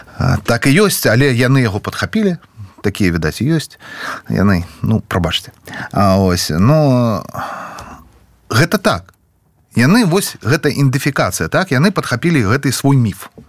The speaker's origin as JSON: {"language": "Belarusian", "region": "Minsk", "country": "Belarus", "tie": "born or raised there", "said": "пра Менск, пра мой родны горад. Я з Менску."}